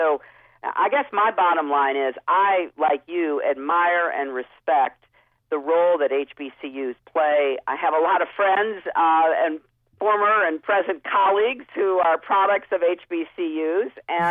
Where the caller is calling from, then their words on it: New York, United States; I'm calling from New York.